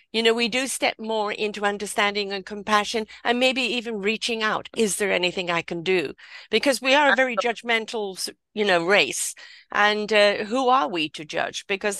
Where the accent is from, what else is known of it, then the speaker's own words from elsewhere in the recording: England, United Kingdom; I'm from England.